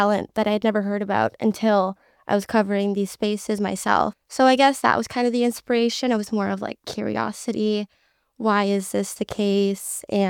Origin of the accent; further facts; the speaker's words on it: Ontario, Canada; Yeah, I mean, growing up in the Greater Toronto Area